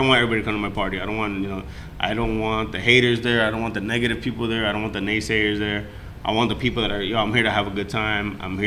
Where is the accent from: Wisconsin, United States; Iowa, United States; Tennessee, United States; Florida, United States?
Florida, United States; Hialeah; For example, I'm from Hialeah. We're Miami-Dade County, but we used to be Metro-Dade County.